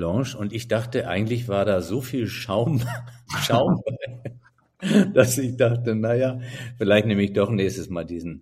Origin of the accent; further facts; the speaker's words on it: Flensburg, Schleswig-Holstein, Germany; Ich komme ja nun wirklich aus Norddeutschland. Es geht nicht nördlicher, Flensburg an der dänischen Grenze.